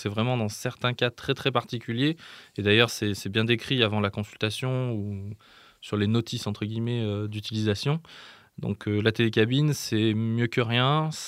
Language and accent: French; Valence, Auvergne-Rhône-Alpes, France; also born or lived in Lyon; Je suis originaire de Valence dans la Drôme. Donc j'ai fait 18 ans à Valence, puis un peu plus de 10 ans à Lyon.